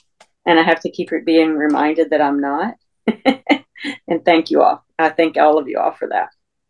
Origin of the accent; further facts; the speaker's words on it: Louisville, Kentucky, United States; I'm from Louisville, Kentucky.